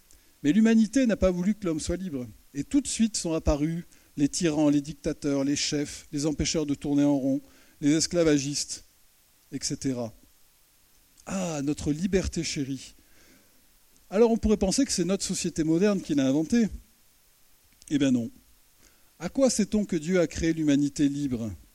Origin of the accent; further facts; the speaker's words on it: France; Chez nous, en France, c'est le contraire.